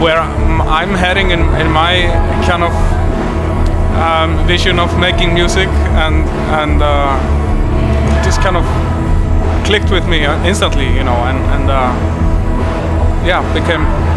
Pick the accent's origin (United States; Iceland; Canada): Iceland; English is a second language; I'm a musician from Iceland.